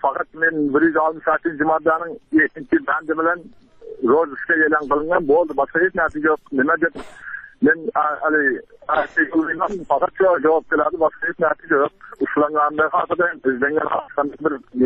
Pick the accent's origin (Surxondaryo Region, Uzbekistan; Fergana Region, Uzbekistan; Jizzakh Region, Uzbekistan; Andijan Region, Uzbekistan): Jizzakh Region, Uzbekistan; Men Jizzax obodidan Baxmara Baymir Panver Allam Radovic 65-yilda tug'ilganman.